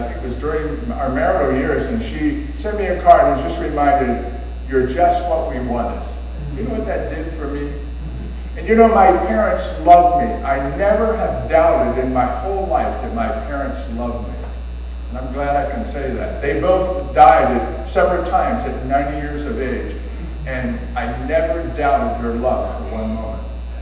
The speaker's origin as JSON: {"language": "English", "town": "Waynesboro", "country": "United States", "tie": "born or raised there", "said": "my home church where we grew up together in Waynesboro."}